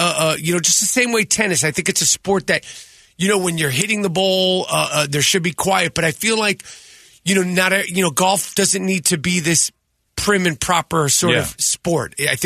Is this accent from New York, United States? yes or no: yes; New York, United States; I'm from New York.